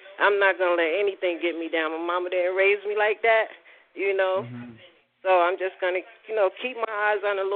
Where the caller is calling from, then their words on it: Connecticut, United States; And I'm calling from Connecticut, and I just want to say I love you and keep up the good work.